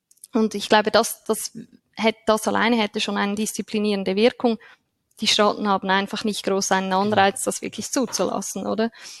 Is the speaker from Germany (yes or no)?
no; Switzerland; wenn man das als Schweizer so sagen darf.